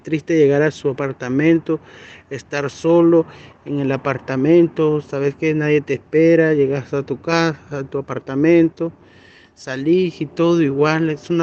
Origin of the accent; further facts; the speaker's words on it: Nicaragua; moved away; Es lo más triste que puede tener nosotros como nicaragüenses, dejar nuestra patria, nuestro país, porque la verdad está muy difícil la vida allá